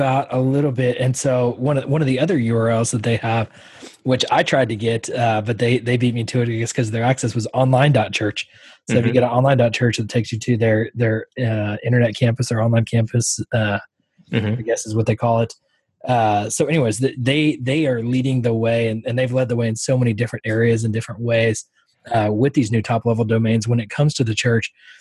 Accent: New York City, New York, United States; so that was interesting for me to find out as a New Yorker.

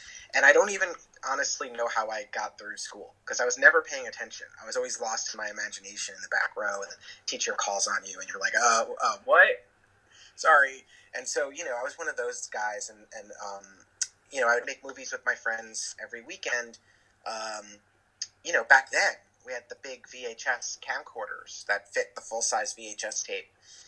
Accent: New Jersey, United States; We were both growing up in New Jersey, like about an hour on the outskirts of New York City, suburban areas.

